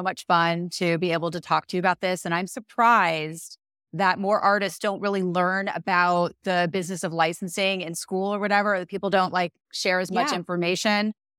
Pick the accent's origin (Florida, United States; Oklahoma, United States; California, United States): Florida, United States; Tampa; So, you know, I grew up in Tampa, Florida